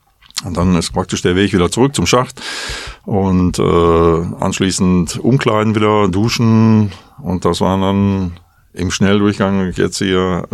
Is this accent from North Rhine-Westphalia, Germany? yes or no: yes; Bottrop, North Rhine-Westphalia, Germany; also born or lived in Gelsenkirchen; Ich bin 62 Jahre alt. Ich bin in Gelsenkirchen geboren. Ich bin also ein Ruhrgebietsjunge. Wir sind 1967 nach Bottrop gezogen und ich habe hier also die Schule besucht